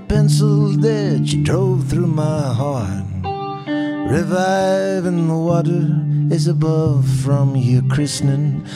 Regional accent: Arkansas, United States; But, growing up in Arkansas and knowing somebody that would be president and having a dad that was a football star

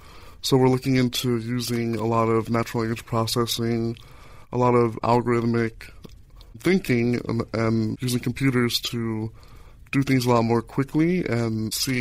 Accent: Bakersfield, California, United States; my mother immigrated from Guatemala, and I grew up in the Central Valley. I grew up in Bakersfield.

